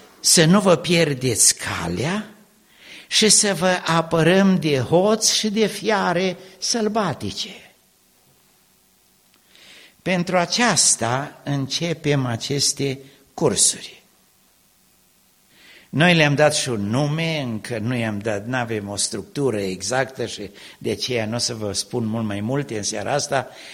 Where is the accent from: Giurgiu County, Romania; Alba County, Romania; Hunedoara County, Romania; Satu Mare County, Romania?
Alba County, Romania; Aiud; Eu sunt de la Aiud